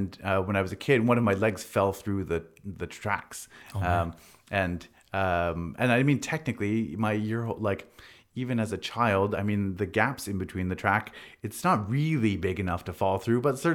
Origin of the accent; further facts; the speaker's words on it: Victoria, British Columbia, Canada; also born or lived in England; I was born in Victoria. I grew up here. I lived here until I moved to England for a little while in my early 20s.